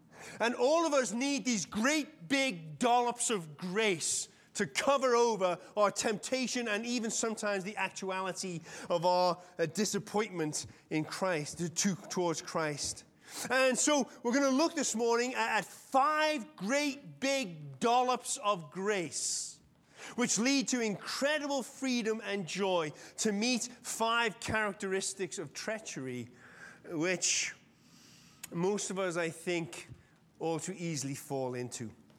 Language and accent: English; England, United Kingdom; I always remember it because I'm English.